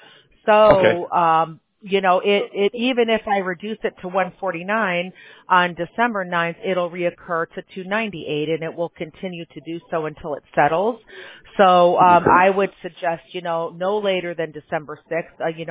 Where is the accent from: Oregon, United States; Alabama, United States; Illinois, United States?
Illinois, United States; Chicago; We're in California, but I grew up in Chicago